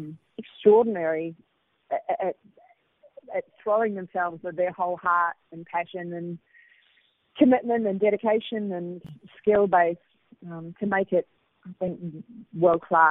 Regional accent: New Zealand; And of course, I'm obviously quite partial to New Zealand content being from there.

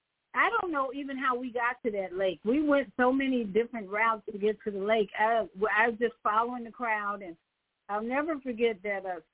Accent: Chicago, Illinois, United States; and I'm from Chicago. I was born and raised in Chicago.

